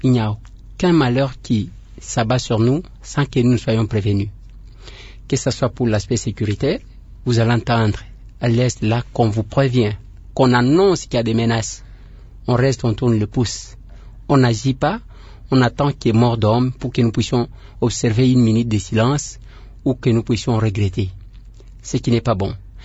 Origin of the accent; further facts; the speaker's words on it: DR Congo; En tant qu'élu de Kinshasa d'abord, et ensuite en tant que Congolais